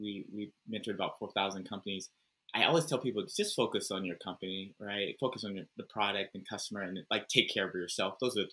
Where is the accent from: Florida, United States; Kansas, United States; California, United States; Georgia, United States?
California, United States; Altadena; where I grew up at in Altadena, Pasadena, it was pretty privileged.